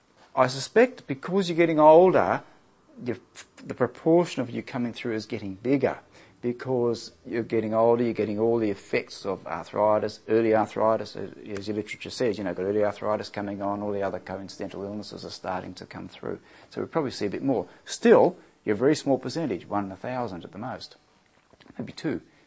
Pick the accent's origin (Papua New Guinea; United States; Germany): Papua New Guinea; I was in New Guinea. I grew up in Papua New Guinea, and that's why my appearance is as it is today.